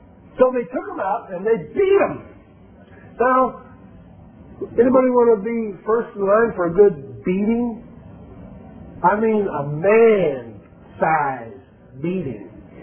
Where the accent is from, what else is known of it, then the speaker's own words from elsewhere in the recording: Michigan, United States; You know, growing up in Michigan, there were times when we'd get this much snow.